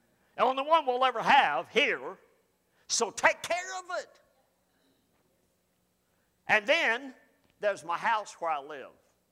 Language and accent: English; Arkansas, United States; I'm from Arkansas, so that's what we call it.